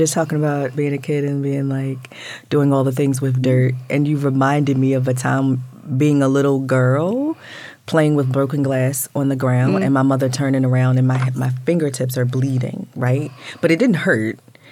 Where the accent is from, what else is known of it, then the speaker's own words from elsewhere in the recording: Baltimore, Maryland, United States; Here. Okay, Baltimore cool. And Northern Maryland.